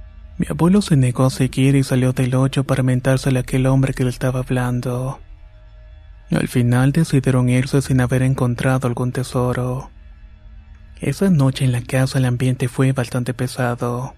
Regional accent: Monterrey, Nuevo León, Mexico; Soy de Monterrey, Nuevo León

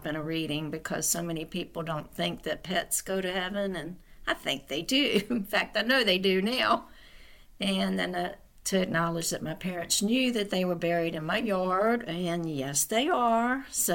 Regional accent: New Kent, Virginia, United States; I'm from New Kent, Virginia.

